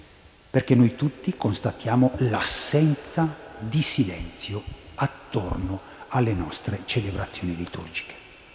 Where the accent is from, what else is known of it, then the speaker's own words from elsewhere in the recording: Lumezzane, Lombardy, Italy; quando eravamo bambini, io sono di Lumezzane, voi sapete che i vecchi di Lumezzane hanno un dialetto tutto aspirato.